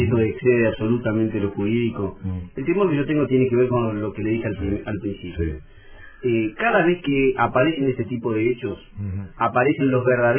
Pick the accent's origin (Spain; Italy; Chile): Italy; Yo soy italiano, sí